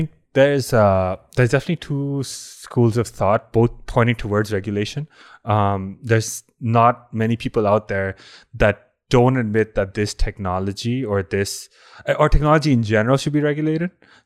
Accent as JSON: {"language": "English", "country": "India", "second_language": "English", "said": "I'm Indian, by the way, so I follow this."}